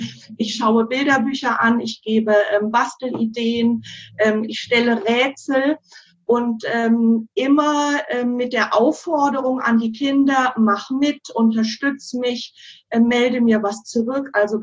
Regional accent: North Rhine-Westphalia, Germany; Ich komme aus Nordrhein-Westfalen, zwischen Bonn und Köln.

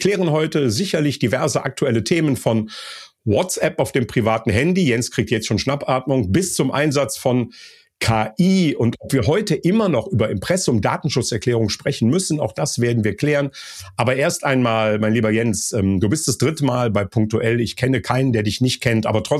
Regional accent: North Rhine-Westphalia, Germany; wie wir hier am Rheinland in meiner alten Heimat so schön sagen

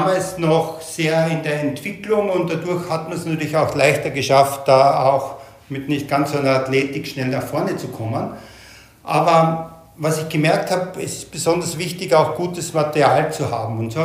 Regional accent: Graz, Styria, Austria; Ich fange mal ganz von vorne an. Ich bin vor 59 Jahren in Graz im beschaulichen Österreich geboren.

